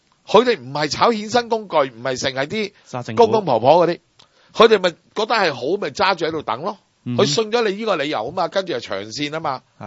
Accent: Hong Kong; 但我係香港人，我揸港紙。

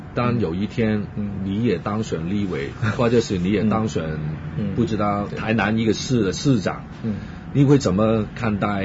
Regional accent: Hong Kong; 比如说我们香港人看台湾的制度，我们就觉得很烦的

